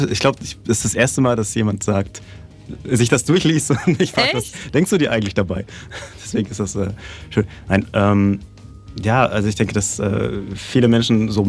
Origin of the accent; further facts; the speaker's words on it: Bad Salzuflen, North Rhine-Westphalia, Germany; ich komme aus Bad Salzuflen und habe jetzt wieder ein bisschen neue Musik dabei